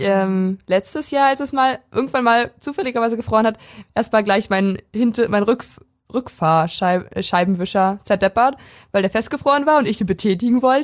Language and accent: German; Brandenburg, Germany; in der Prignitz, also in dem Landkreis, wo ich herkomme, ist ein bisschen größer als eine Weisen und Wittenberge